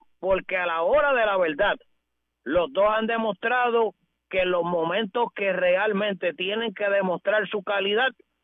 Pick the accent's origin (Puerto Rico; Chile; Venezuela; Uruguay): Puerto Rico; yo soy puertorriqueño